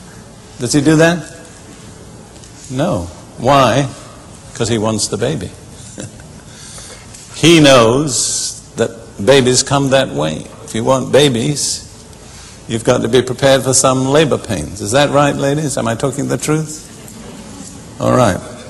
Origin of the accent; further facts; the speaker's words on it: United Kingdom; also born or lived in Israel; I can say this being British